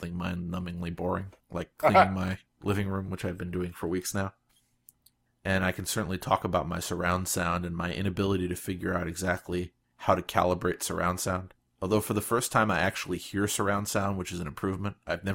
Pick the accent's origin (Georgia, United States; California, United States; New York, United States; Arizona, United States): New York, United States; accent: New York; He's making fun of my New York accent.